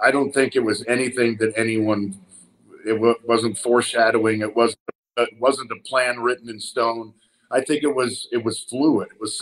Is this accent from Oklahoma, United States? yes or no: yes; Tulsa, Oklahoma, United States; I'm proud of my Jewish heritage and you know, in growing up in Tulsa, Oklahoma, where there weren't many prominent Jewish sports figures walking around